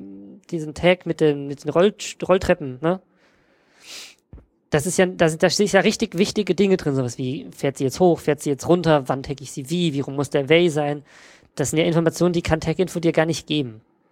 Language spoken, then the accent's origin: German; Germany; Dann gerade für uns als Deutsche, wir müssten dann in ein Wörterbuch gucken, wie könnte man das auf Englisch formulieren